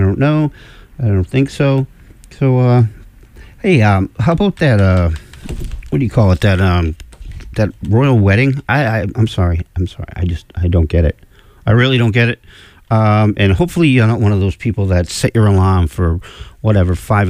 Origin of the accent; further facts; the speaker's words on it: United States; I'm American. I don't get it. I don't get how Americans are so enthralled